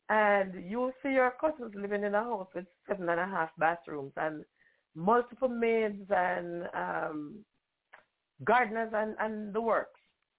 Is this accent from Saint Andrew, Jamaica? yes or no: yes; Kingston, Saint Andrew, Jamaica; I grew up in Kingston 11 in Tower Hill, and I don't have the experience of going to school barefooted and without lunch and all of that.